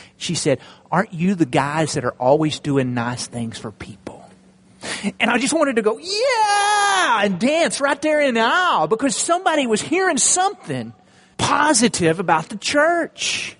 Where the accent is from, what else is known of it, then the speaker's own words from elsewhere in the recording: Childress, Texas, United States; I'm from Childress, Texas. We're an agriculture type community.